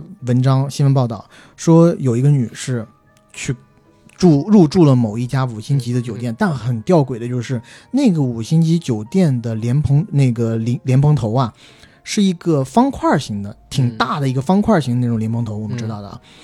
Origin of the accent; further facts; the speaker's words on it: South China, China; 我是南方人